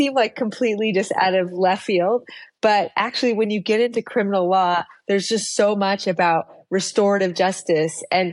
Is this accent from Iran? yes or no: yes; Iran; I grew up in Iran, right? First grade, kindergarten.